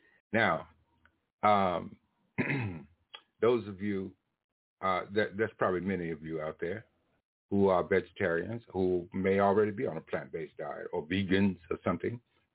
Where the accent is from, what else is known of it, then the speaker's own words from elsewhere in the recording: the South, United States; I was raised in the South, guys. And so it was very difficult for me to change my diet.